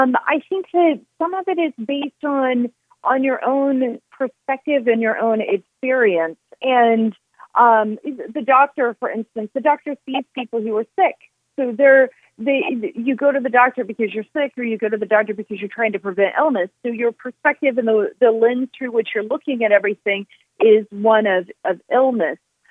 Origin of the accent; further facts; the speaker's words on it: Georgia, United States; I do, especially since I'm from Georgia.